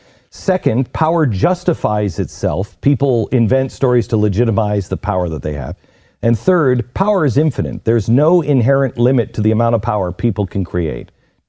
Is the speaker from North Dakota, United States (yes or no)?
no; Seattle, Washington, United States; born or raised there